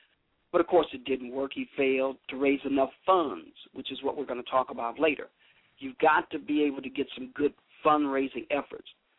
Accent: Chicago, Illinois, United States; phenomenal black man from Chicago, Illinois, my home state and city.

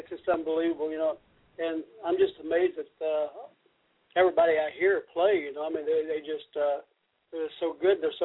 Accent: Chicago, Illinois, United States; also born or lived in Kentucky; now in Nashville, United States; But I was born in Kentucky, and, of course, my parents separated, and I ended up, well, my mother moved to Chicago, and I was raised in Chicago

